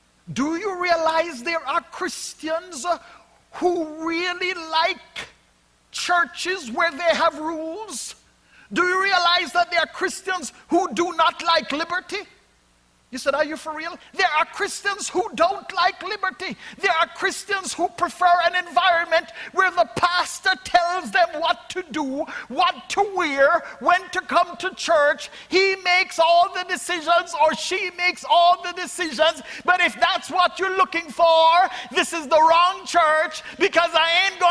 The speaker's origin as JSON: {"language": "English", "country": "Jamaica", "tie": "born or raised there", "said": "But when I was a little boy growing up in Jamaica"}